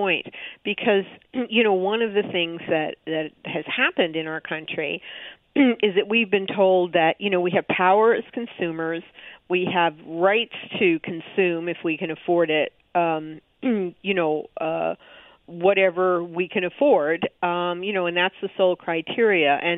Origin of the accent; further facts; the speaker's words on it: United States; You know, as an American, I could make that choice